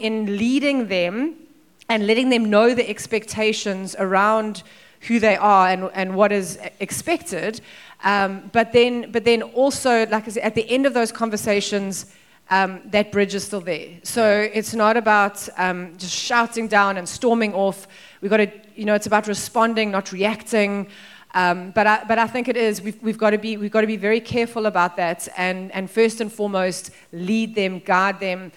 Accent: South Africa; because we can also go the other side as South African parents, where we're very harsh with our children

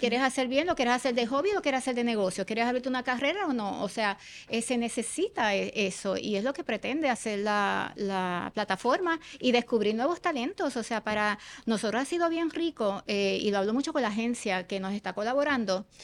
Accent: Puerto Rico; Y obviamente como siendo pues puertorriqueña al fin, sale el patriota de uno y tú quieres exaltar la belleza de tu país, tu cultura, etcétera.

